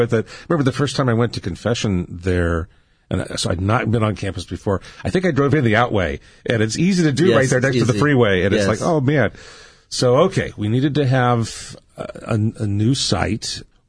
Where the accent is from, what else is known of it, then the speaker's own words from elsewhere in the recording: California, United States; I'm so glad to hear that because I grew up in here in Southern California.